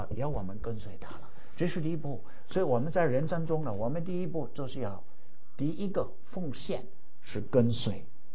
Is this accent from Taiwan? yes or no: no; North Dakota, United States; 我本来是我们家乡的北大科特州的大学里头的学生，有一次回到家乡了，打工